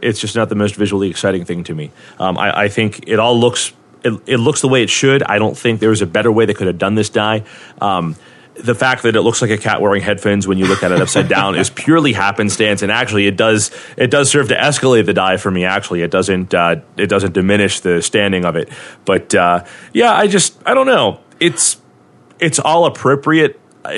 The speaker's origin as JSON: {"language": "English", "town": "Pittsburgh", "region": "Pennsylvania", "country": "United States", "said": "As you may all have noticed, I am from Western Pennsylvania and the Pittsburgh area."}